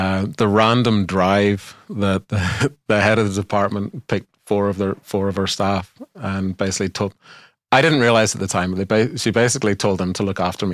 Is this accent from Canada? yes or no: no; Northern Ireland, United Kingdom; that I wasn't Australian, that I'm actually Northern Irish and have these British connections